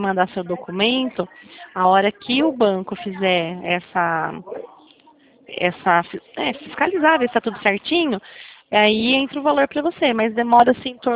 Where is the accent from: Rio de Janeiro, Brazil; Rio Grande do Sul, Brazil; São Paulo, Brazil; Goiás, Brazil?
São Paulo, Brazil; Não, sou de São Paulo.